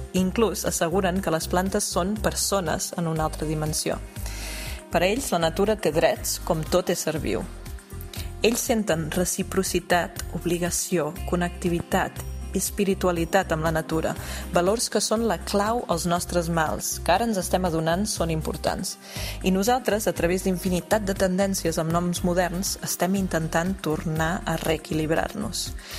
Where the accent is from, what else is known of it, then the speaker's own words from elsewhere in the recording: Catalonia, Spain; also born or lived in South Africa; fundadora de Wild Me. Vaig néixer a Sud-àfrica, vaig créixer a Catalunya i em vaig formar a l'Amazonia equatoriana.